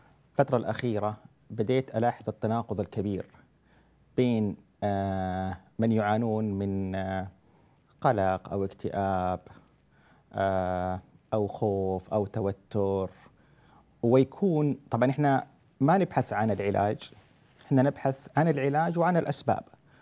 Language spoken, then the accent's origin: Arabic; Saudi Arabia; إحنا عندنا في السعودية هنا وفي الخليج